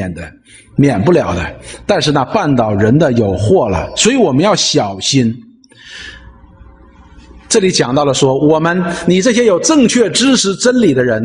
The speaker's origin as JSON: {"language": "Chinese", "region": "Northeast China", "country": "China", "said": "我说哎，我是个东北人，我这个人就是这么直率嘛，"}